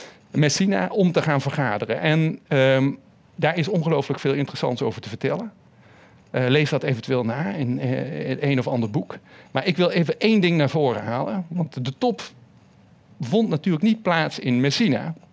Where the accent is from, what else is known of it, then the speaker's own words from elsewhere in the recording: Maastricht, Limburg, Netherlands; born there; Nu is het zo dat mijn geboortestad Maastricht zichzelf wel eens balkon van Europa noemt.